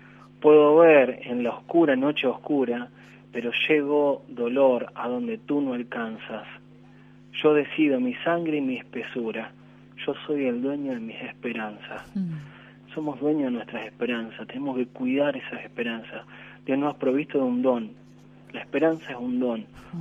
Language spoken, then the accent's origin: Spanish; Colón, Buenos Aires Province, Argentina; mi pueblo, que Colón, Buenos Aires, queda bastante lejos